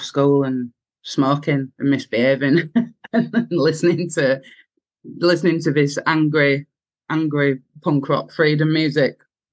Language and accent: English; Wakefield, Yorkshire and the Humber, United Kingdom; now in near Wakefield, United Kingdom; from Wakefield.